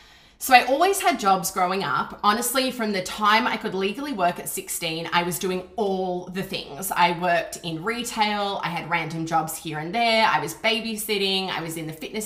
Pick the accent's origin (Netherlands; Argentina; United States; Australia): Australia; Canberra, Australian Capital Territory; born there; So I was born in Canberra, Australia, which for those who don't know is actually the capital of Australia, in August 1991.